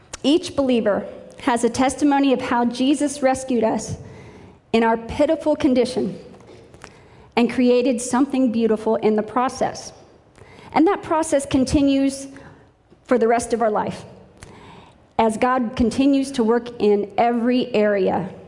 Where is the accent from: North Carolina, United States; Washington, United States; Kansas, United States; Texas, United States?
Kansas, United States; As a young girl, I grew up in Kansas, and we went to this little Baptist church out in the country. It's in the middle of nowhere.